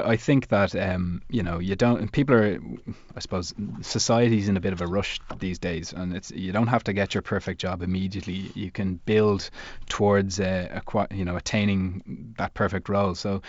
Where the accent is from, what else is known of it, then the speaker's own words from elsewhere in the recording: Ireland; We're from the Republic.